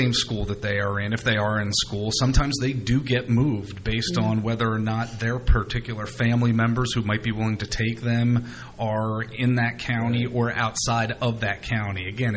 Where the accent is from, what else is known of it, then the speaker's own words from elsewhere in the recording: Pennsylvania, United States; And I am from Pennsylvania. For over 13 years, I worked for a state senator as her director of outreach.